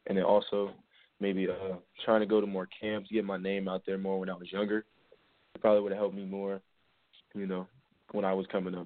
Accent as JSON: {"language": "English", "region": "Florida", "country": "United States", "said": "I am from Broward County, more like Cold Springs, Florida. A little area."}